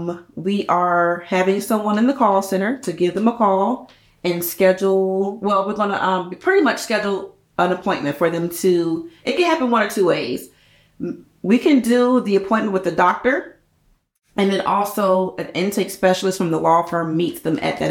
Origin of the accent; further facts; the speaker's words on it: Georgia, United States; But I will say this: I grew up in Georgia my entire life.